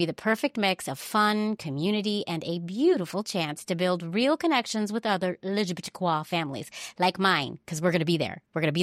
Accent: California, United States; You're in my home state.

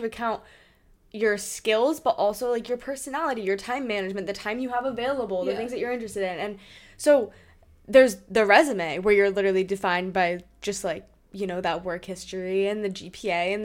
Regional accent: New Hampshire, United States; My elevator pitch. I am from New Hampshire.

